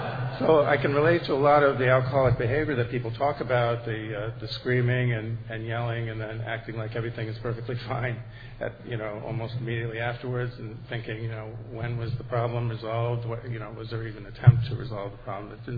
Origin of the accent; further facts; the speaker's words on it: New Jersey, United States; I'm from Bergen County, New Jersey.